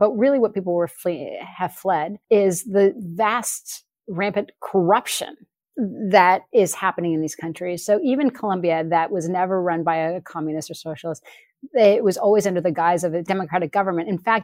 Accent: Sonoma, California, United States; When I was growing up in Sonoma, the town next door in Napa

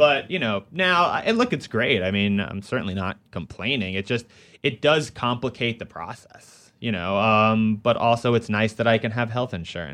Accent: New York, United States; I'm glad the Giants are in because I'm a New Yorker.

